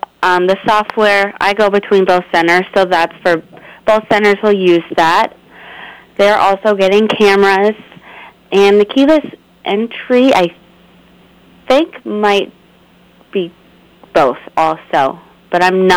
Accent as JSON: {"language": "English", "town": "Panora", "region": "Iowa", "country": "United States", "tie": "born or raised there", "said": "I graduated from Panora in 2012, and I grew up in Panora, and then I live just right outside of Guthrie."}